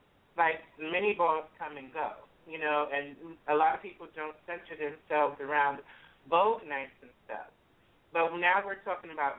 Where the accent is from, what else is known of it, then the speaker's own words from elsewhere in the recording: New York, United States; also born or lived in New Jersey; you know, I'm from New York, New Jersey, so I'm going to always, I'm going to just defend.